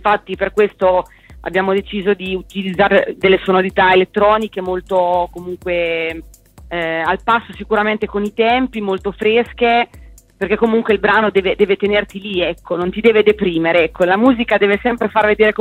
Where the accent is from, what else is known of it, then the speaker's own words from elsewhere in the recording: Gallo di Petriano, Marche, Italy; c'era un concorso Canoro dalle mie parti, a Gallo di Petriano